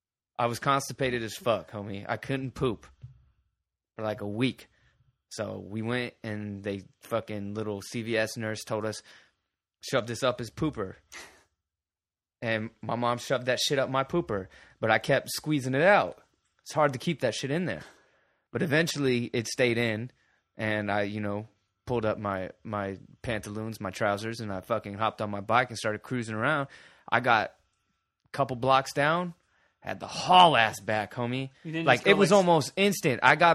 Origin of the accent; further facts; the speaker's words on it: San Diego, California, United States; If y'all don't know, we come from Dago Beach, California. Sandy, Lego on my motherfucking ego, you bitch. Beautiful sunny San Diego.